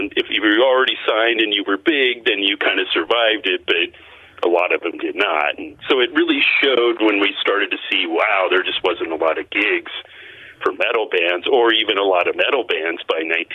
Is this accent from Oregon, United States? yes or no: yes; Portland, Oregon, United States; You know, I grew up in Portland. My parents are from Seattle